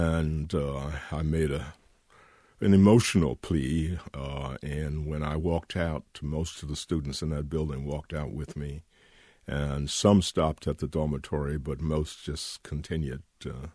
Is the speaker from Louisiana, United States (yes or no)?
yes; Louisiana, United States; born there; But I was born in Louisiana, and I don't know that makes me an outside in Alabama.